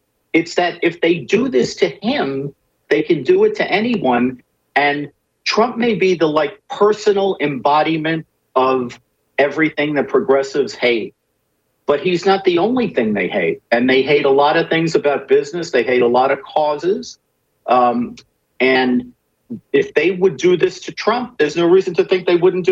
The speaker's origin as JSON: {"language": "English", "town": "Bronx", "region": "New York", "country": "United States", "tie": "born or raised there", "said": "And I say this, look, I grew up in the Bronx. I worked in the city. I love the city."}